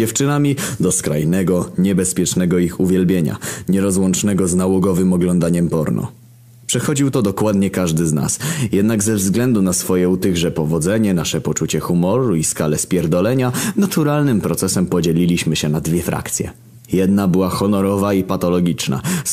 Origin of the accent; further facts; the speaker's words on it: Lower Silesian Voivodeship, Poland; posiada trochę więcej rzeczy do zobaczenia niż jest u nas we Wrocławiu, czy w którymkolwiek podobnych rozmiarów mieście. To znaczy, mieszkałem i chodziłem do szkoły pod Wrocławiem, ale uwierzcie, że wiem, o czym mówię.